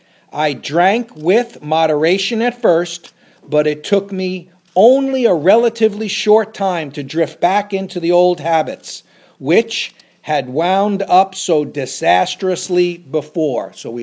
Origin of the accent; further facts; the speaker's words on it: St. Johnsbury, Vermont, United States; Finally, my father had to send a doctor out from my hometown. So we're in St. Johnsbury, Vermont, and he's sending them all the way to Akron, Ohio, right?